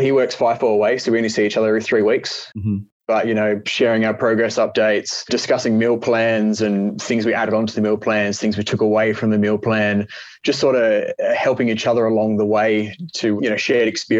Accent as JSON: {"language": "English", "town": "Perth", "region": "Western Australia", "country": "Australia", "said": "So I'm from Perth, Western Australia."}